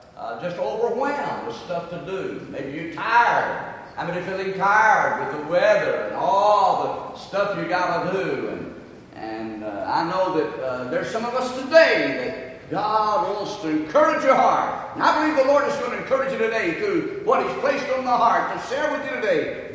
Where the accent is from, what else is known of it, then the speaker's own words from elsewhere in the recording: Georgia, United States; Can't you tell I'm from Georgia? Amen. We don't know any better up there or down.